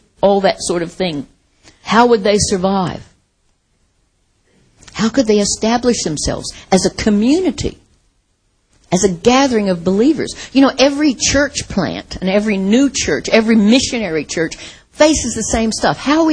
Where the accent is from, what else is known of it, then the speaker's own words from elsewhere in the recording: Midwest, United States; also born or lived in Massachusetts; I'm an American, right? I've lived, grew up in the Midwest, went to the East.